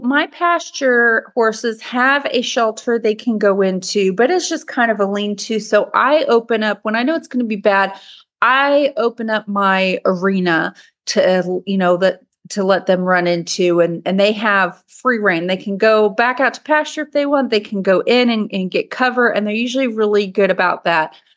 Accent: Kemp, Texas, United States; from Kemp, Texas.

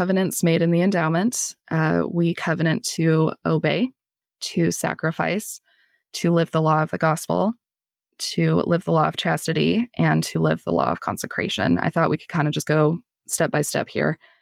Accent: Colorado, United States; I'm from Colorado, so I prefer that to be the not lone and dreary world

